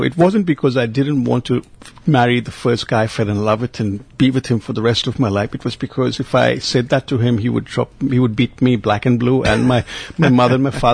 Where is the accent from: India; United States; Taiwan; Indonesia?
India; Mumbai, Maharashtra; also born or lived in Coimbatore; I come from India. And a city called Mumbai, but I also grew up in South India, which is a place called Coimbatore.